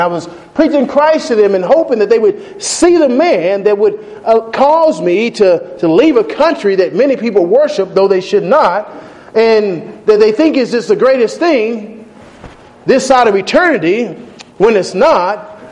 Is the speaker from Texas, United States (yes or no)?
yes; Texas, United States; So told them where I was from Texas originally.